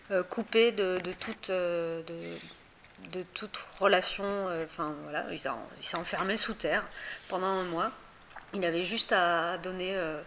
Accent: Pyrenees, France; moi je viens des Pyrénées, donc j'ai un rapport très grandi dans la forêt, en fait.

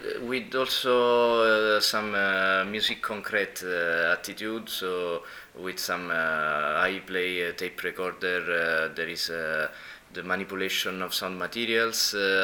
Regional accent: Naples, Campania, Italy; English is a second language; We come from Naples in Italy.

